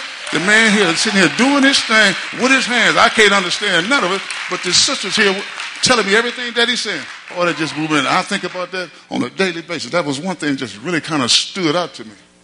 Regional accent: Milwaukee, Wisconsin, United States; I'm from Milwaukee.

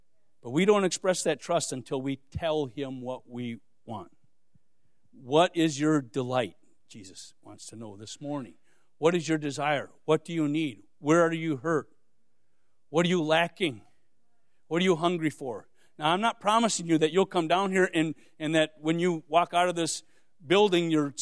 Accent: Wisconsin, United States; Midwestern kid from Wisconsin. And I think Wisconsin's different than the rest of the Midwest, by the way. But I'm from Wisconsin.

